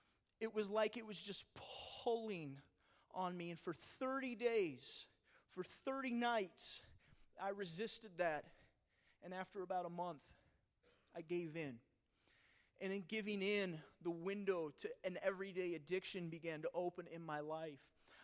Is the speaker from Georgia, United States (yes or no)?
no; Minnesota, United States; I'm at a birthday party at a park in the little rural community I grew up in Minnesota.